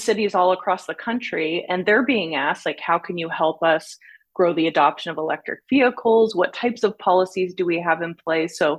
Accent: San Diego, California, United States; also born or lived in New York / Germany; Actually born in New York, but raised in San Diego. My dad was in the Air Force. We moved to Germany, but then back to San Diego.

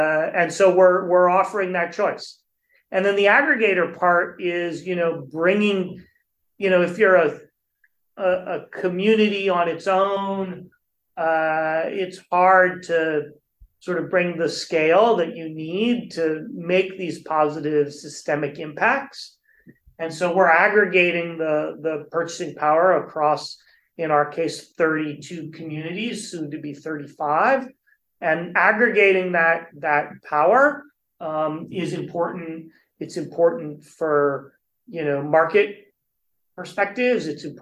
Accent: Berkeley, California, United States; also born or lived in Oakland / San Francisco; No, I was born in Berkeley and raised in Berkeley, Oakland, and San Francisco. So a Bay Area boy.

